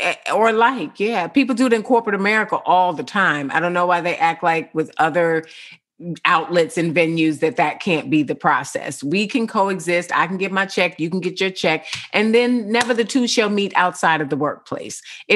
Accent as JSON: {"language": "English", "town": "White Plains", "region": "New York", "country": "United States", "said": "Oh my God, my neck of the woods. My neck of the woods. Yes, I am a White Plains girl."}